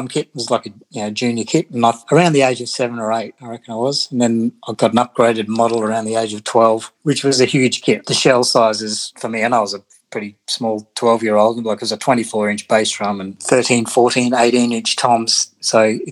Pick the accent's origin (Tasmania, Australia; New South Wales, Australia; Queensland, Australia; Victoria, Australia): Queensland, Australia; Mackay; I was born in Mackay, Queensland. Some people might not know where that is. It's if you were to drive from Brisbane, you would be in a car for about 12 or 13 hours north. Technically, it's North Queensland, but around here where the Whitsundays are. That's where I grew